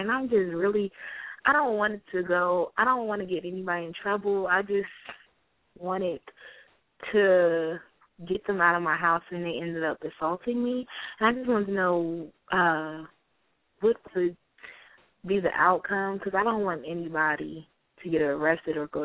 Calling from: Georgia, United States

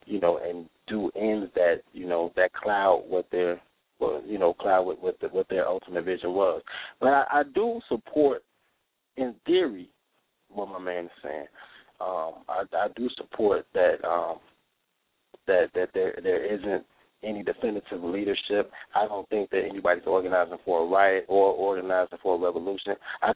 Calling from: Chicago, Illinois, United States; From Chicago.

